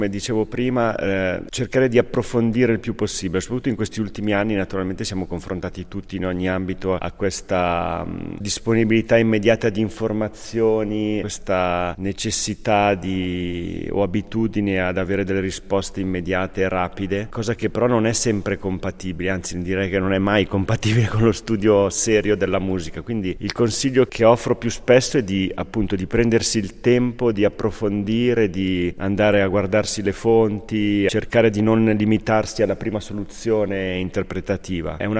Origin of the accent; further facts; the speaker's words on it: Varese, Lombardy, Italy; moved away as an adult; Io l'ho conosciuto a 19 anni, in cui sono partito da Varese per andare in questa terra che per me era all'epoca lontanissima e remota